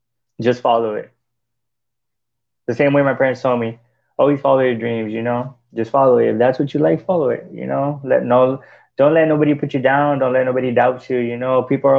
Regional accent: El Centro, California, United States; Well, actually, I grew up in El Centro. Well, it's close to Brawley.

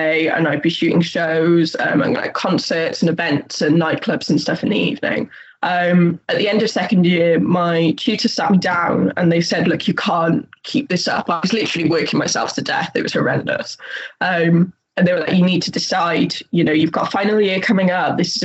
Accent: Wales, United Kingdom; I grew up in North Wales, right out in the sticks, in the middle of nowhere.

